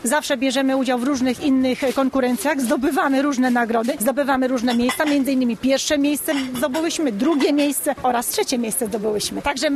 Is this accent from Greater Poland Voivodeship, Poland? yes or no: no; Kościerzyna, Pomeranian Voivodeship, Poland; Jesteśmy tutaj na miejscu, bo jesteśmy z Kościerzyna.